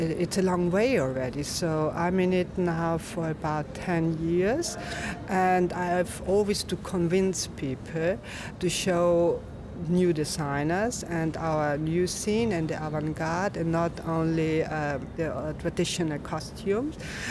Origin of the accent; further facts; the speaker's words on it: Vienna, Austria; English is a second language; I'm from Vienna, Austria. I'm living here and working in the Austrian fashion scene.